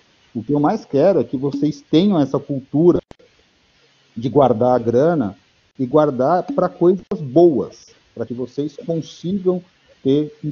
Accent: São Paulo, Brazil; born there; aí eu nasci em São Mateus, lá no fundão da Zona Leste.

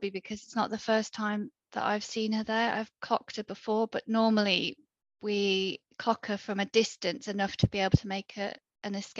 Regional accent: United Kingdom; Do you know what I find really odd is that being British, like, we apologise for everything.

